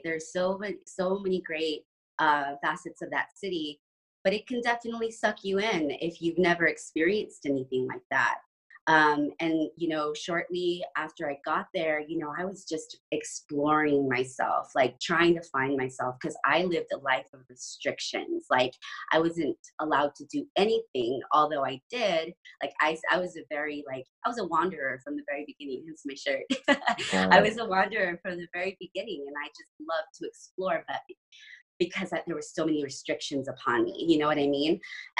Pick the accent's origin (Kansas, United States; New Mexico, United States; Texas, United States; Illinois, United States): New Mexico, United States; New Mexico.